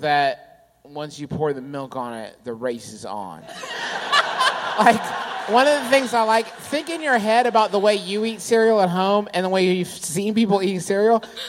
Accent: Maryland, United States; As you can see, I am from Maryland. Read it and weep.

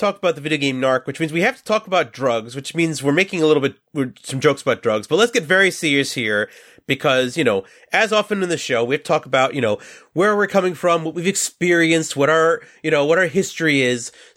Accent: New York, United States; And, you know, I'm from New York.

